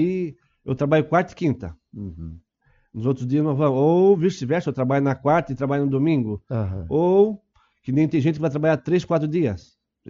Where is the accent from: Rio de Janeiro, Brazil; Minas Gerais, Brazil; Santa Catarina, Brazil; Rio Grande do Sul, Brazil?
Santa Catarina, Brazil; Laguna; Eu sou natural de Laguna